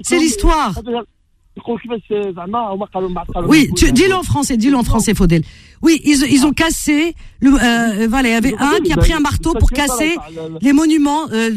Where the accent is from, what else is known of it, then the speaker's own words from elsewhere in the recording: Cherchell, Tipaza Province, Algeria; C'est typiquement, c'est à Cherchell, dans ma ville natale, ils font ça.